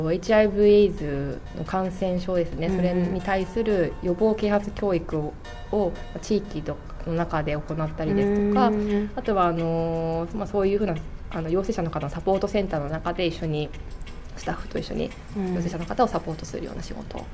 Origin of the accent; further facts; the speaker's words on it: Sendai, Miyagi, Japan; もともと私は仙台市出身だったので